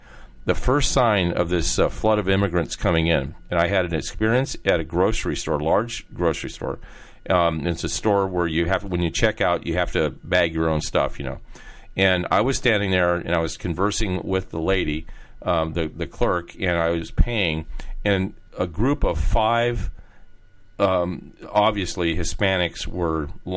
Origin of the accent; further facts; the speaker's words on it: California, United States; I'm from Southern California, and I went through the L.A. riots, and I saw what was going on.